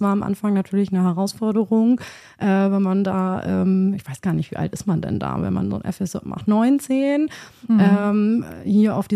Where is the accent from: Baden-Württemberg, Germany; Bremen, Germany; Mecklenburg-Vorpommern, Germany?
Bremen, Germany; Bremerhaven; Ich bin über Umwege hierher gelangt. Ich komme nämlich eigentlich aus Bremerhaven.